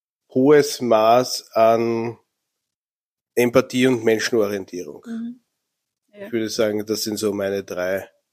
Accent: Vienna, Austria; born there; Und das, was mich als gebürtigen Wiener halt auch ein bisschen auszeichnet

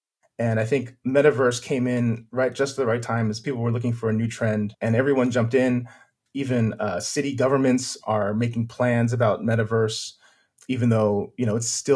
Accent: California, United States; now in China; I'm originally from California, from Silicon Valley. But I've been living now in China for 20 years, actually, running a software company.

